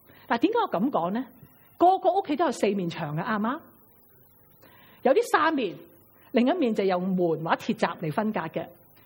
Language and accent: Cantonese; China; 我哋中国人叫自己人啦